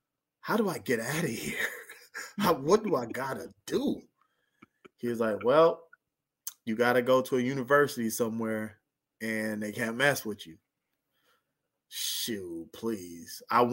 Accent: California, United States; Yeah, that was like right by my hometown.

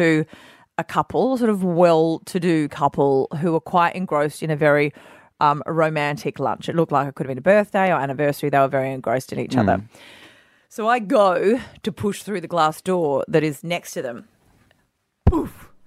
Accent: Adelaide, South Australia, Australia; I'm from Adelaide.

